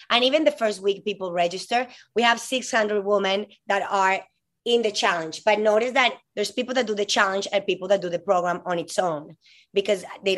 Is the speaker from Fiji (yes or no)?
no; Colombia; English is a second language; moved away as an adult; now in United States; I'm from Colombia, this girl that moved here, 18 years old.